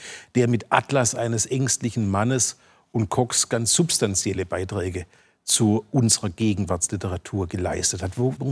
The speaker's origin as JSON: {"language": "German", "town": "Cologne", "region": "North Rhine-Westphalia", "country": "Germany", "said": "als Kölner ist mir natürlich jede Form von Karneval willkommen"}